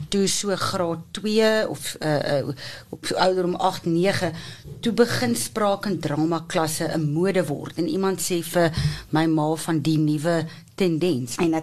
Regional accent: Pretoria, Gauteng, South Africa; Ek is gebore en grootgemaak in Pretoria. Ek was in laerskool Anton van Wouw en in Afrikaans hoër meisies Pretoria.

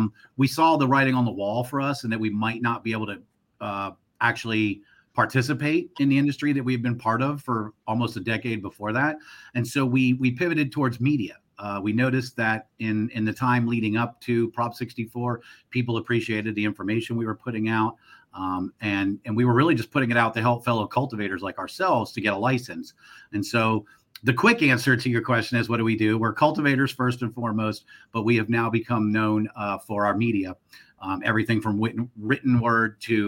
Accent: Pennsylvania, United States; also born or lived in Florida; now in Los Angeles, United States; We originally, where we grew up at, was on the East Coast. We grew up in Pennsylvania and then moved to Florida. And we've been in California now for over a decade

